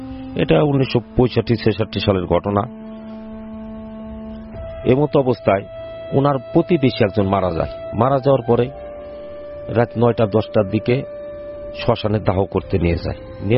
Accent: Ambikapur, Dhaka Division, Bangladesh; আমার শৈশব কেটেছে অম্বিকাপুরে, ফরিদপুর অম্বিকাপুর শহরতলি।

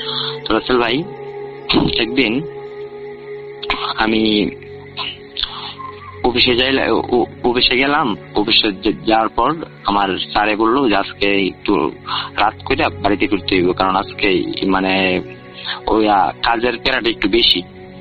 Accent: Kishoreganj, Dhaka Division, Bangladesh; আমার বাড়ি, আমার দেশের বাড়ি হলো কিশোরগঞ্জ মারিয়া বিন্নাটি।

